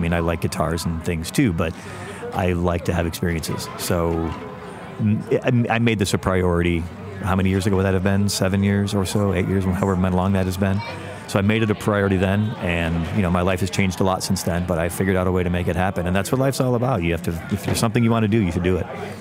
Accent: Huntsville, Alabama, United States; born there; now in Glendale, United States; I am currently living in Glendale, California. I was born in Huntsville, Alabama, where the Redstone Arsenal is and where the Marshall Space Flight Center.

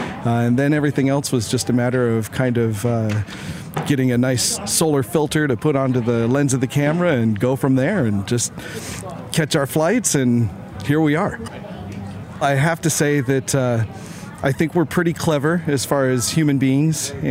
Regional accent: Folsom, California, United States; I'm from Folsom, California.

